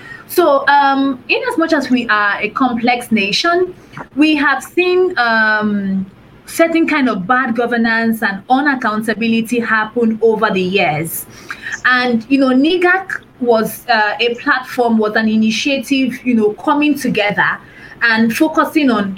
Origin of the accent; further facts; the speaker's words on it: Lagos, Nigeria; and I'm from Lagos, Nigeria.